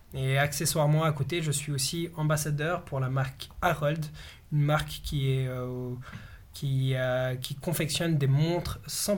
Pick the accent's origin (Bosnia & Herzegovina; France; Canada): Bosnia & Herzegovina; je vais avoir la chance de pouvoir représenter mon pays d'origine qui est la Bosnie.